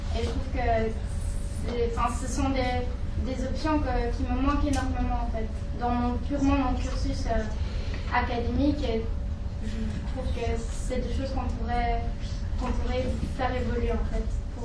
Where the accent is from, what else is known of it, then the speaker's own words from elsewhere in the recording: Luxembourg; now in Brussels, Belgium; je viens du Luxembourg, donc c'est un petit pays